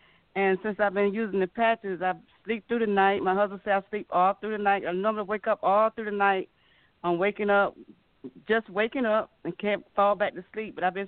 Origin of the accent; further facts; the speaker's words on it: Charlotte, North Carolina, United States; I'm from Charlotte, North Carolina.